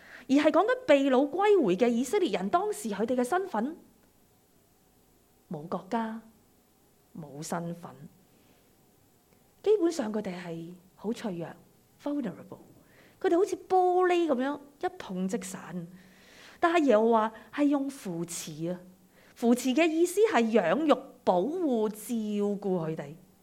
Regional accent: Hong Kong; 过去几年，我估计作为香港人，我们经历过从来没有经历过这么翻天覆地前所未有的事情

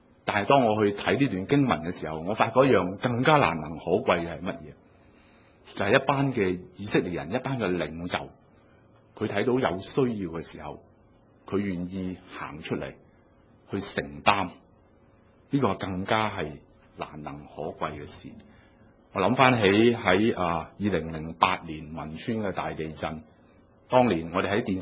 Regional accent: Hong Kong; 很多时候呢我们香港人去旅行经常都会想想那个地方是不是安全的城市嘛

